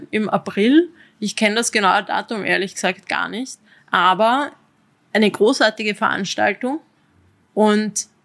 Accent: Carinthia, Austria; auch wir beide als Kärntner

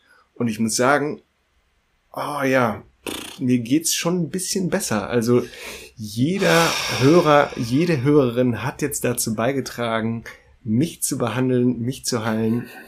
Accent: Münster, North Rhine-Westphalia, Germany; ich bin als Münsteraner fahrradaffin.

